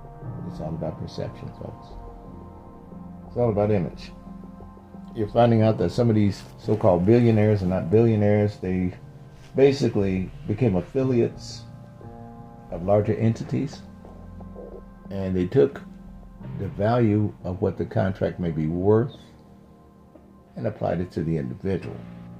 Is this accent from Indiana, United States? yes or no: no; Mississippi, United States; And I think back when I was growing up in Mississippi. It was a bad thing if you lived in an apartment.